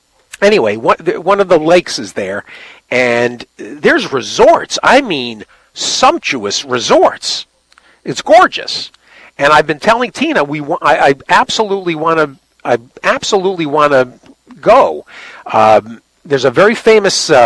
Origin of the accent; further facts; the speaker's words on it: New York City, New York, United States; Well, we're from New York.